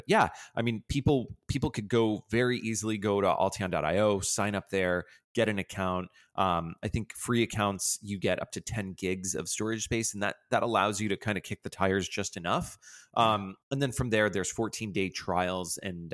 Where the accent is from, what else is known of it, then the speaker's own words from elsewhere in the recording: Boca Raton, Florida, United States; So growing up, I grew up in Boca Raton, Florida, which is where IBM invented the PC.